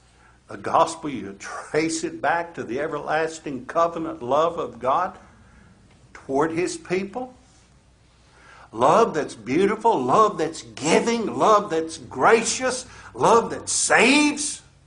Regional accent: the South, United States; accent: Southern; I'm sure I mispronounce a lot of words. I'm a Southerner. Hey. We attack it the way we can. I speak Southern.

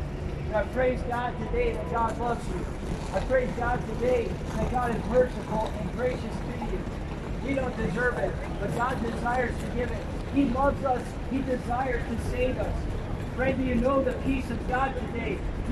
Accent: United States; accent: American; now in Scotland, United Kingdom; I can tell by your accent that you're American. Well, I feel like a Scot. I identify as a Scot. Well, listen, I am. I do have Scottish nationality in that I have become a citizen of this nation. But I am an American

